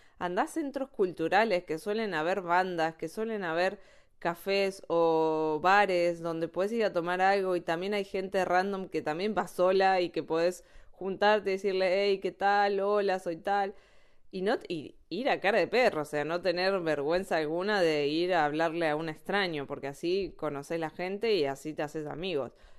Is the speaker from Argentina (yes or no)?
yes; Argentina; now in Spain; hay personas acá que te preguntan de dónde sos y le decís de Argentina